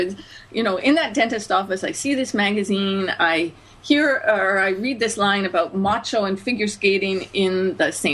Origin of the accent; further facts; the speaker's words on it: Canada; my own perspective as a Canadian